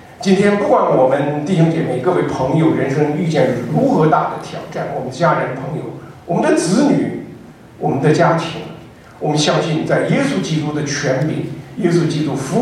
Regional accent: Inner Mongolia, China; 我小的时候在内蒙古长大，我们做过风筝，放过风筝，也断过风筝

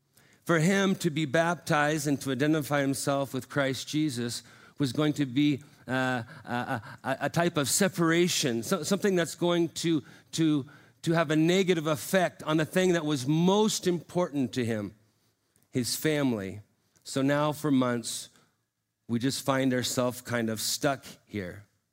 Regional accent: Montana, United States; I mean, I grew up in Montana.

